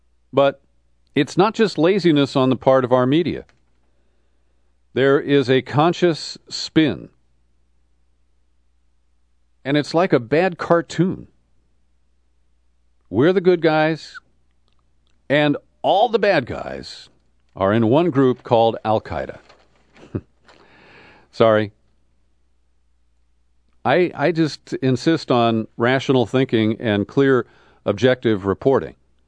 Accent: Cincinnati, Ohio, United States; growing up in Cincinnati, just up the Ohio River from Bowling Green, this song's always meant

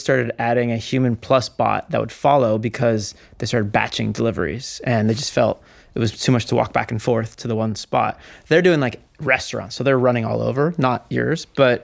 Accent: San Diego, California, United States; Here in San Diego.

